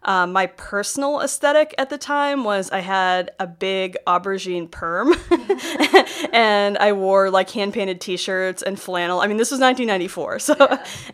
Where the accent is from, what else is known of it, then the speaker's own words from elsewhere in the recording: Salem, Massachusetts, United States; I grew up in the Witch City.